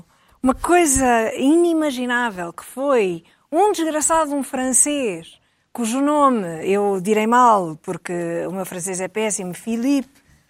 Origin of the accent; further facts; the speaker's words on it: Lisbon, Portugal; Eu sou lisboeta